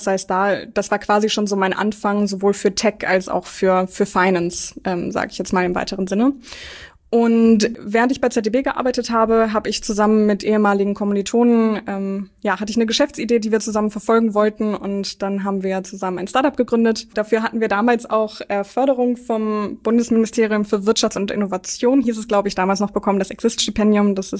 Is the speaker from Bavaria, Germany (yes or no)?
no; Essen, North Rhine-Westphalia, Germany; Also ich bin geboren in Essen und da auch in der Gegend aufgewachsen. Ich würde mich auch als Pottkind tatsächlich beschreiben.